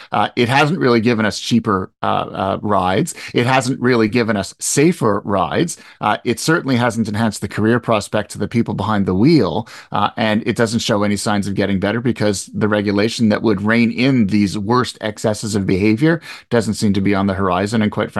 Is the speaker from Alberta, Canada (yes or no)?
no; Montreal, Quebec, Canada; I grew up in Montreal